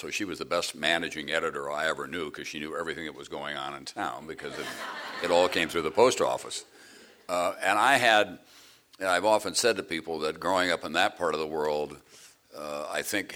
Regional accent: South Dakota, United States; I grew up in the Great Plains in South Dakota.

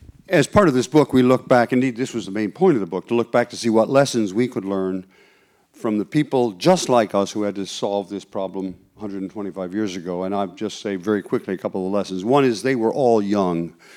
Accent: Midwest, United States; I come from the Midwest, so I can use the term podunk

